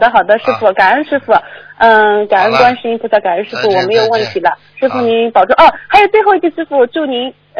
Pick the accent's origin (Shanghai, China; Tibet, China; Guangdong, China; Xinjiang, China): Shanghai, China; 那天咱们也会有一个集体的放生，我是上海的